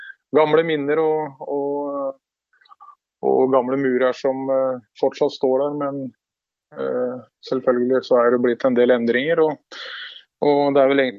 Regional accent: Vestfossen, Buskerud, Norway; Jeg kommer fra Vestfossen

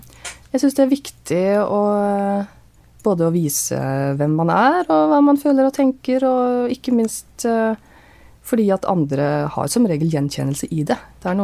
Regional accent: Kvikne, Innlandet, Norway; now in Oslo, Norway; opprinnelig fra Kvikne i Nord-Østerdalen. Jeg har bodd i Oslo de siste 15 årene.

